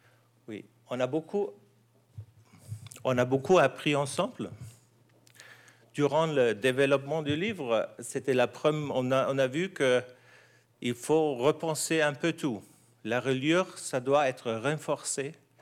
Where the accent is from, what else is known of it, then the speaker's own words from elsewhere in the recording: Germany; French is a second language; Excusez mon français un peu bizarre. Je suis allemand, j'aime beaucoup parler français, surtout au niveau professionnel.